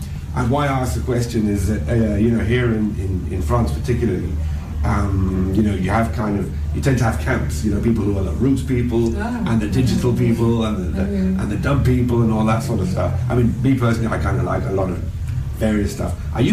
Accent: England, United Kingdom; born there; that's the more or less the sort of the time that I was born in England

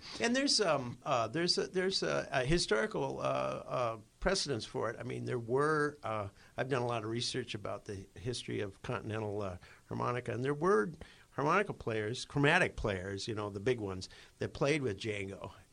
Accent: Minneapolis, Minnesota, United States; now in Pittsburgh, United States; Well, I hail from Minneapolis. So I've been here maybe, I don't know, 5-6 years.

